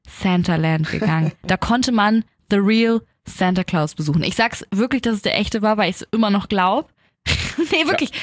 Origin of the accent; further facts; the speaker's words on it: Germany; als ich meinte, ich komme aus Deutschland.